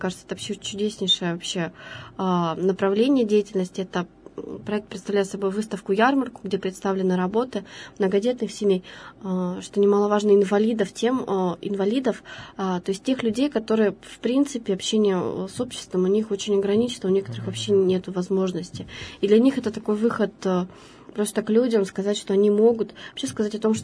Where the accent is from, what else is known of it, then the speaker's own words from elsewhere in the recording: Lesosibirsk, Krasnoyarsk Krai, Russia; now in Yekaterinburg, Russia; я сама не из города Екатеринбурга, я из Красноярского края, города Лесосибирска